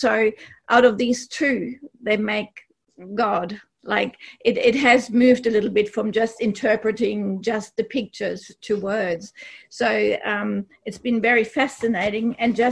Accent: Mount Beauty, Victoria, Australia; I'm from Mount Beauty in Australia, a town in the mountains, and I'm a psychologist here.

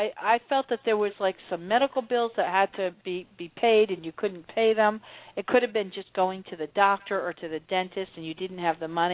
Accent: New Jersey, United States; But we're both from Jersey.

